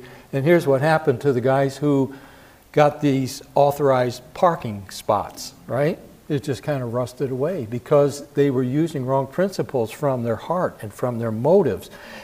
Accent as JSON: {"language": "English", "town": "Philadelphia", "region": "Pennsylvania", "country": "United States", "tie": "born or raised there", "said": "I grew up in Philadelphia."}